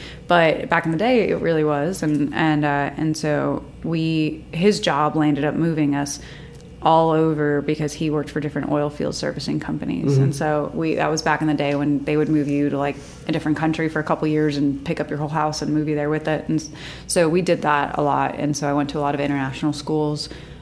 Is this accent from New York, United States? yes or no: yes; Long Island, New York, United States; born there; the short form is I was born in Long Island, New York, and I kind of got moved around my whole life.